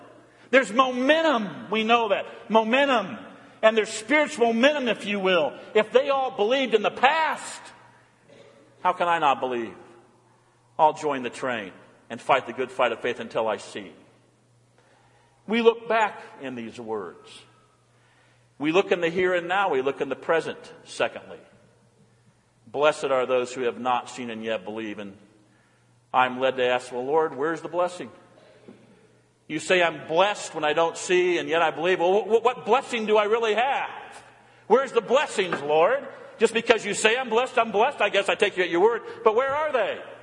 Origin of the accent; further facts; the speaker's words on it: Indiana, United States; And he's from Indiana like I'm from Indiana.